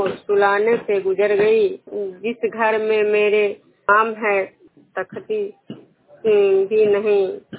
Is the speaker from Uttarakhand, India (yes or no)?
no; Vishnupur, Bihar, India; मैं विष्णुपुर ग्राम खजरा पंचायत नालंदा जिला नवलसा प्रखंड के निवासी हूँ।